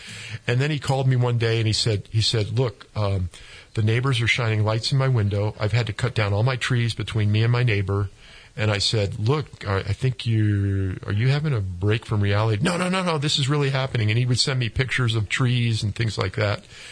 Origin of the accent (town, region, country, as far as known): Connecticut, United States; born or raised there; moved away as an adult; also born or lived in Maryland